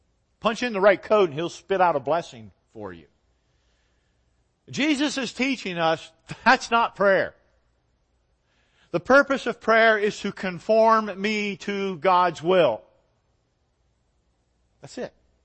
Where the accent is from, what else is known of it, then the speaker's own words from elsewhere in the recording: United States; because I'm an American. And as an American, I am absolutely thoroughly infected with materialism.